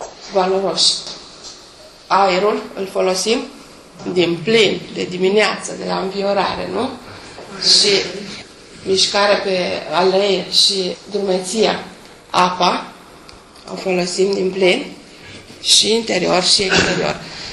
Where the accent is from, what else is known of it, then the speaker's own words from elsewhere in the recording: Romania; l-am transpus în cuvinte românești pentru că noi suntem români.